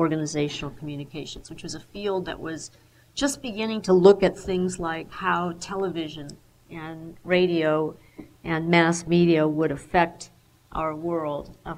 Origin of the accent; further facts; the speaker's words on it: Illinois, United States; And I grew up in Northern Illinois, so I'd never spent any time in either.